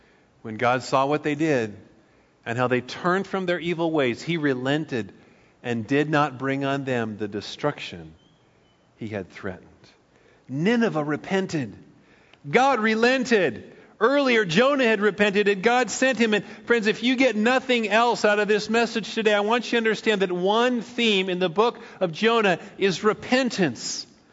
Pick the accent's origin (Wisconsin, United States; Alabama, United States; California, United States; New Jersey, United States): California, United States; Paradise; If you were to leave here and drive to my hometown to go to paradise, you could go up the Skyway, you could go up Clark Road